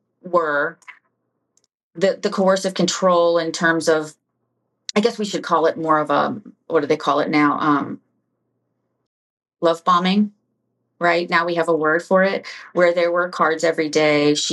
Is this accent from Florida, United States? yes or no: yes; Florida, United States; I was raised in South Florida